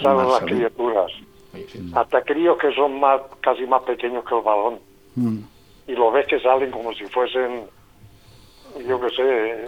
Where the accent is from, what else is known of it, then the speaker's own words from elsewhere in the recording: Aldaia, Valencian Community, Spain; born there; En Aldaya, donde yo nací, el campo de fútbol a 50 metros estaba la acequia